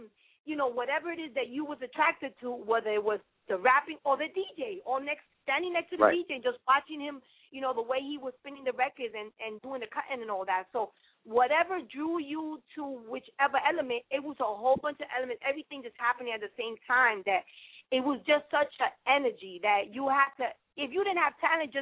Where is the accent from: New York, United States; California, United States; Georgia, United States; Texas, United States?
New York, United States; I remember, you know, growing up in Watson and escaping from my mother. I was about maybe 12, around 12, 13 at the time. We used to go up to Bronx River.